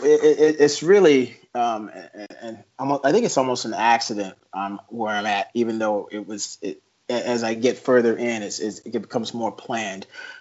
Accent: Indianapolis, Indiana, United States; I grew up in Indianapolis. And so we were bussed out of our neighborhood into other schools.

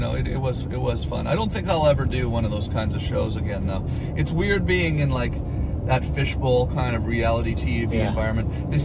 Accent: Canada; You know, at the end of the day, I'm Canadian and this is your problem.

